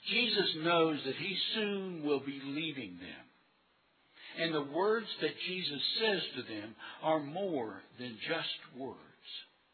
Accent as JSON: {"language": "English", "town": "Huntington", "region": "West Virginia", "country": "United States", "tie": "born or raised there", "said": "I grew up in Huntington. And while I was there in Huntington, we moved and lived in four different houses during my early years."}